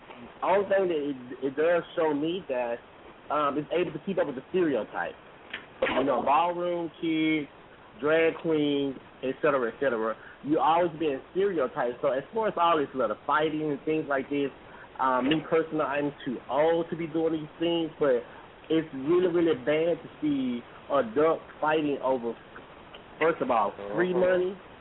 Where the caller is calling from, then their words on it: Georgia, United States; And I'm calling from Georgia.